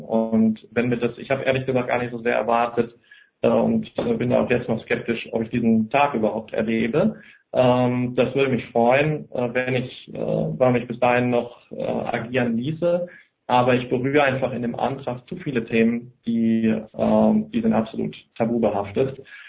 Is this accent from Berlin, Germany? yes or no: yes; Berlin, Germany; ich bin ein Berliner